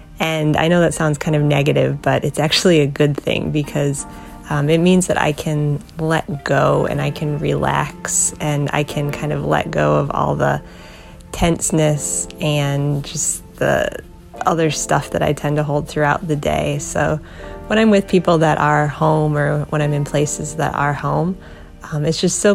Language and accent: English; Wheaton, Illinois, United States; I'm from Wheaton.